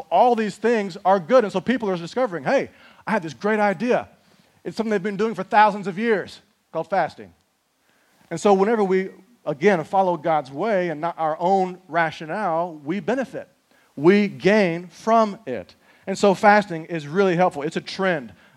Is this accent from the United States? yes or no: yes; United States; yeah, I'm American, right? I should weigh more than I do, but I'm living here